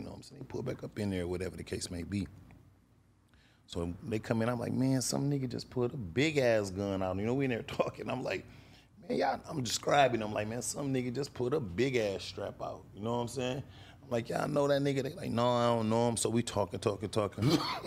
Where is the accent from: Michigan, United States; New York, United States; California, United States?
Michigan, United States; Grand Rapids; Some people like, where you from? Detroit? And no, I'm from Grand Rapids.